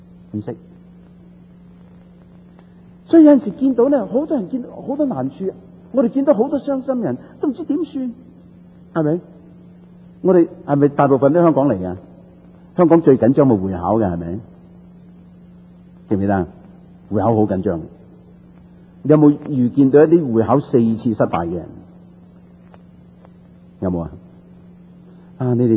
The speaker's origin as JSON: {"language": "Cantonese", "region": "Guangdong", "country": "China", "said": "我哋广东人最识得安慰嗰啲遇到死失嘅时候"}